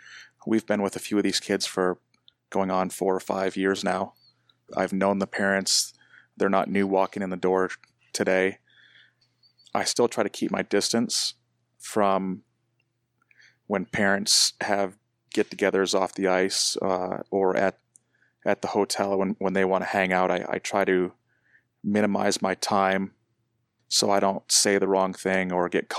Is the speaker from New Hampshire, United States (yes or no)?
yes; New Hampshire, United States; So growing up in New Hampshire, I pretty much had three sports that I enjoyed playing